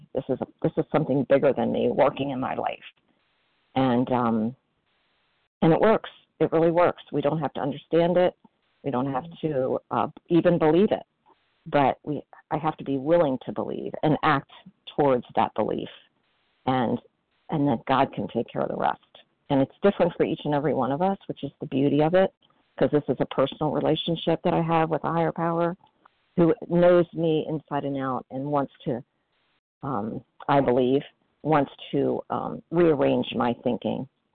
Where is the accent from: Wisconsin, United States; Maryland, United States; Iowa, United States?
Maryland, United States; recovered compulsive overeater from Maryland.